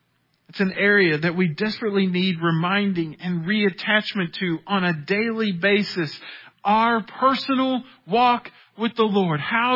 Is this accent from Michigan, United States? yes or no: no; Florida, United States; moved away as an adult; now in Texas, United States; the 18 years that I grew up in Florida, a hurricane at full strength never got to our hometown. And so when I finally moved to God's country in Texas